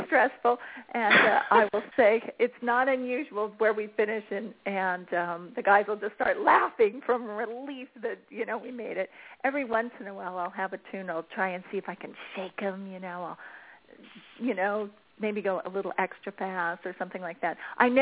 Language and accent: English; California, United States; And I'm from California, from the coastal area of the Central Coast in California.